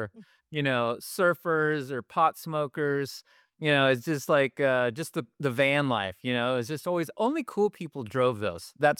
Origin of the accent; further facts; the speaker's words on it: Texas, United States; born there; You know, I was born in West Texas. Not a lot of VW buses over there.